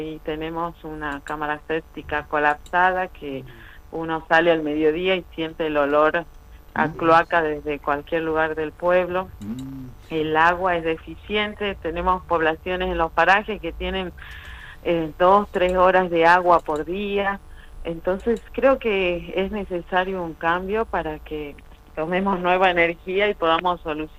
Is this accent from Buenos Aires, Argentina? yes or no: no; Cachi, Salta, Argentina; veo que mi pueblo está muy atrasado, muy lento en su crecimiento